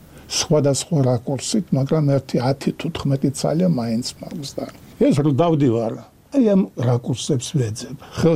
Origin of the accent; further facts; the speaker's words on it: Batumi, Adjara, Georgia; წარმოშობით ბათუმელი ვარ, დავამთავრე სკოლა და ჯარში წამიყვანეს.